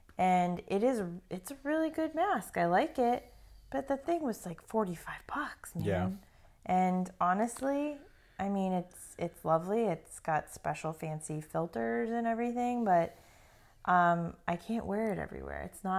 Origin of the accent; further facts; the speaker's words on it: New England, United States; Fall used to be my favorite season when I lived up north. Then I'm from New England.